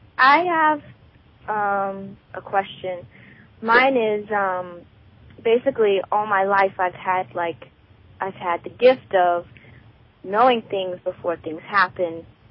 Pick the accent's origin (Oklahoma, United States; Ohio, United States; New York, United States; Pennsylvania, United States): New York, United States; I'm from New York.